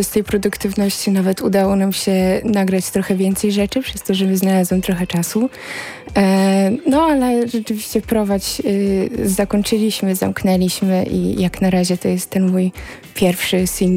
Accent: Białystok, Podlaskie Voivodeship, Poland; Tak, jestem z Białegostoku

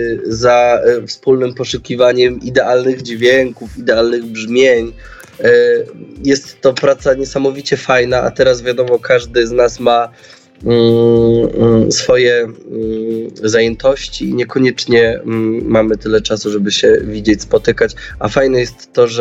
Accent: West Pomeranian Voivodeship, Poland; now in Warsaw, Poland; Kiedy przeprowadziłem się z mojej wsi spod Szczecinka do Warszawy

